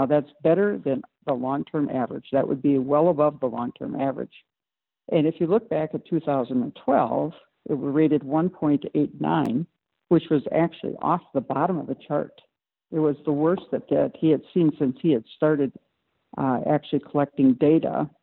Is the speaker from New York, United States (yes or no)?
no; Wisconsin, United States; And I didn't grow up in the Madison area, which is where they raise a lot of grain. I grew up in Derry area, and the beans are just outstanding.